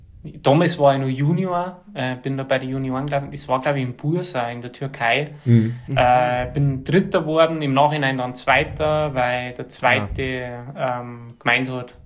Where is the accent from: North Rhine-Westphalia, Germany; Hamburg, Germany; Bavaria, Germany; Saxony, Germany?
Bavaria, Germany; Berchtesgaden; wo ich her bin, ja, aus Berchtesgaden